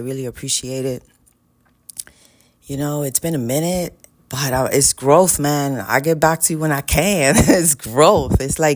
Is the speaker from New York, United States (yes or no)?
yes; New York City, New York, United States; I grew up in Washington Heights. It was a hot mess.